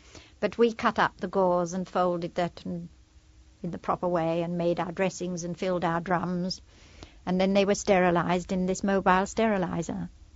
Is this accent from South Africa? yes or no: no; United Kingdom; In fact, we were ashamed of being British, because we could see no British soldiers, airmen.